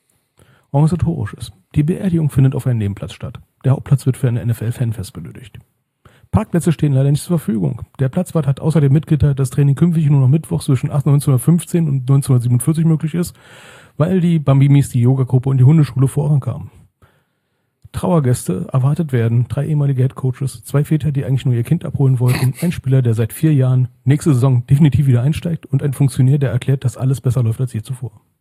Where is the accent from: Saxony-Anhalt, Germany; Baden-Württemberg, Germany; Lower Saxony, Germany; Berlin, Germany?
Berlin, Germany; Entschuldigung, ich bin Berliner, ich kenne dieses Wort nicht.